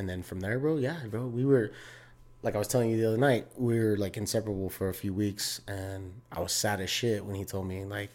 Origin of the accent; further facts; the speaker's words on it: Atlanta, Georgia, United States; I'm originally from Atlanta.